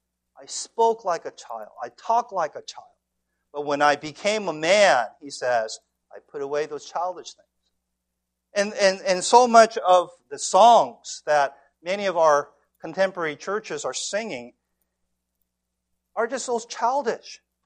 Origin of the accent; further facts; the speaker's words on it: California, United States; as a growing up in Southern California amongst a bunch of my surfing friends, we always say, man, that's so cool, that's so awesome.